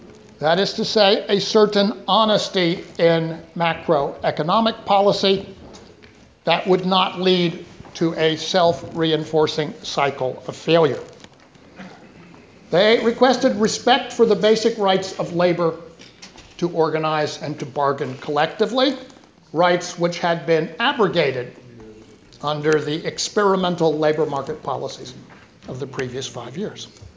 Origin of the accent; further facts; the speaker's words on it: United States; As an American in this place, it's a privilege to be here